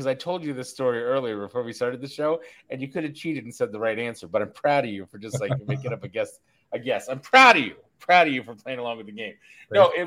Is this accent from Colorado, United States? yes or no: no; Mount Pleasant, Iowa, United States; I'm from Mount Pleasant, Iowa, and I – they built McDonald's.